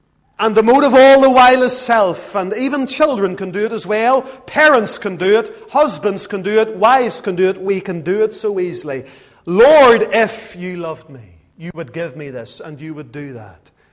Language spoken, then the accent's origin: English; Lisburn, Northern Ireland, United Kingdom; I can remember growing up in Lisburn